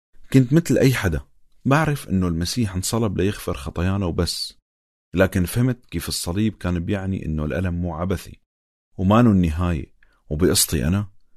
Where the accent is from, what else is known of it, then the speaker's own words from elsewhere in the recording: Aleppo, Aleppo Governorate, Syria; عمري 35 سنة، وأنا من حلب.